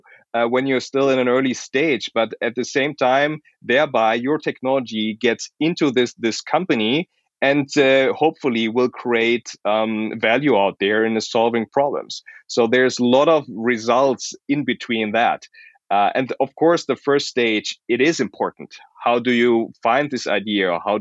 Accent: Munich, Bavaria, Germany; I'm from Munich, so looking at the Munich ecosystem, there's so much in place.

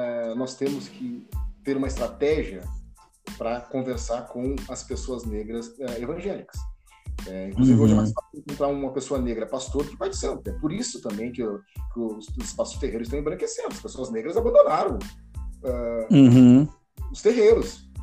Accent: Pelotas, Rio Grande do Sul, Brazil; Eu sou um homem negro que nasci em 1973, tenho 48 anos, sou da cidade de Pelotas.

